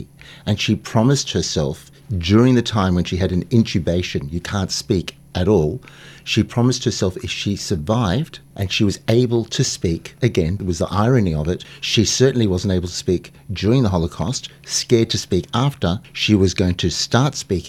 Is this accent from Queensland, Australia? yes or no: no; Sydney, New South Wales, Australia; born there; I was born in Sydney, Australia.